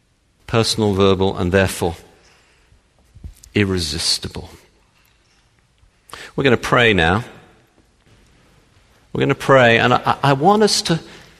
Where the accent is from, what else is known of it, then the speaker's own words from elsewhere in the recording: Texas, United States; in case you didn't realize, I'm from Texas.